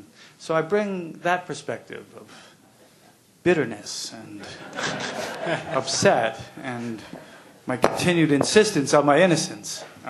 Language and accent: English; Ireland; I'm Irish, I'm white, and I'm sober.